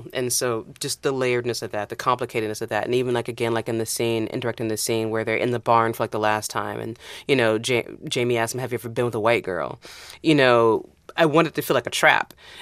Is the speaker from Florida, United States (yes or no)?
no; Nashville, Tennessee, United States; Where I'm from Nashville, you know?